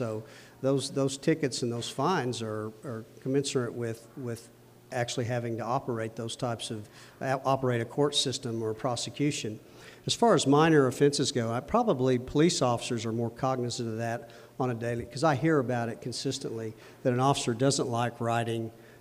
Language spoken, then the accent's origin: English; Oklahoma City, Oklahoma, United States; I grew up here in Oklahoma City